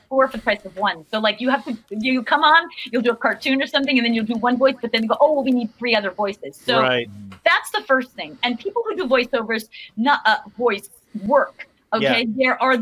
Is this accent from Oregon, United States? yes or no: no; New York, United States; I'm from back east. I'm from New York, from Long Island.